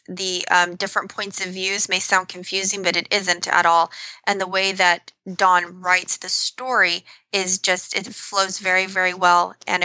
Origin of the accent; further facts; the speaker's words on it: United States; And I think that for me as an American sitting on the other side of this, I don't feel like I fully understand the Middle Eastern culture over there.